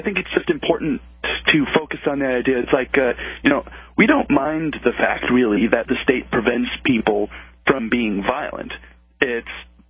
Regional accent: Netherlands; Well, I grew up in Holland, and we had stinging nettle there, and when you brush against it, it stings for like an hour.

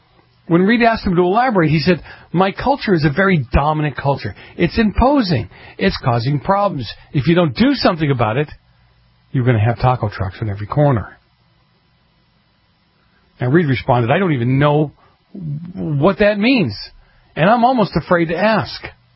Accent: Boston, Massachusetts, United States; I grew up in the Italian section of Boston.

